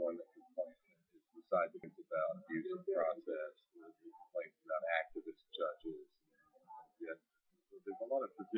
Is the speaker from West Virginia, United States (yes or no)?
yes; West Virginia, United States; They like my home state of West Virginia, are participating in the federal exchange.